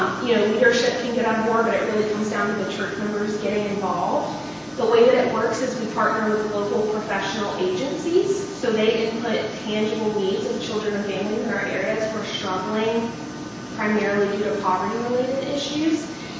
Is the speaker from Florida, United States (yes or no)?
yes; Havana, Florida, United States; now in Tallahassee, United States; Like Pastor Ralph said, I'm from Havana. I grew up here. I live in Tallahassee with my husband.